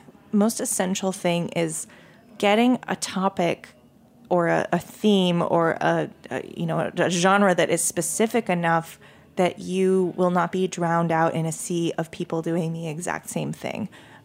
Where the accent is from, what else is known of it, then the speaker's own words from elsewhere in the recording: Maine, United States; because I'm from Maine and we don't have those.